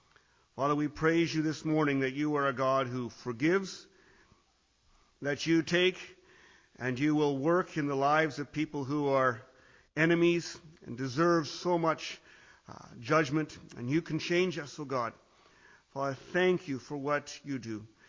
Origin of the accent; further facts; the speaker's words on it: Canada; As a Canadian, this story of Ruth hits home to me.